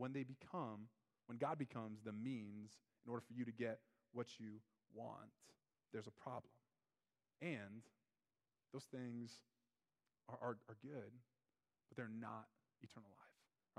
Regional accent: Miami, Florida, United States; I remember as a freshman at Wayne State, I played football over there, and I came from Miami

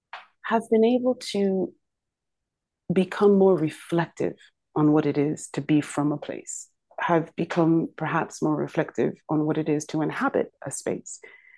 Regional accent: London, United Kingdom; born there; I was born in London, that doesn't really give me a claim to that place. Or my mum is Nigerian, my father is Ghanaian. I been to Ghana almost every year for the past 30, and Nigeria is a country I know well

